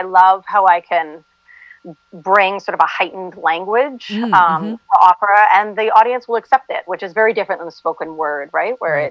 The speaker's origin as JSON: {"language": "English", "town": "Hamilton", "region": "Ontario", "country": "Canada", "tie": "born or raised there", "said": "And then I had another play that was supposed to be done in May in my hometown where I live now, Hamilton, uh-huh. Ontario"}